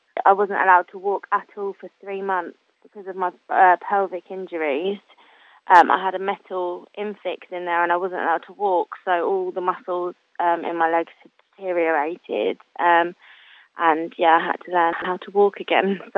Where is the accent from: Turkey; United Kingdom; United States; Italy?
United Kingdom; Chertsey, South East England; I'm from Chertsey.